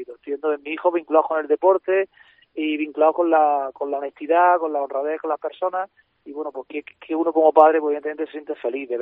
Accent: Almería, Andalusia, Spain; cada vez soy más almeriense, más orgulloso de mi provincia, de mi tierra, más feliz

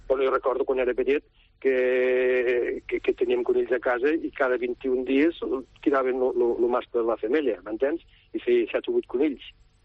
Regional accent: Verdú, Catalonia, Spain; Perquè jo soc de Verdú i hi ha veïns del poble que saben que hi ha molts conills

